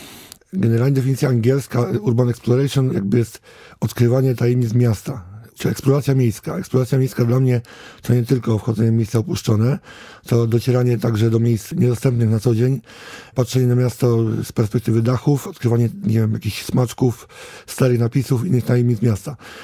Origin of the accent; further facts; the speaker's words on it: Łódź, Łódź Voivodeship, Poland; Łódź jest jakby tematem numer jeden z racji tego, że, tak powiem, wszystko mam pod ręką, mieszkam tu od urodzenia.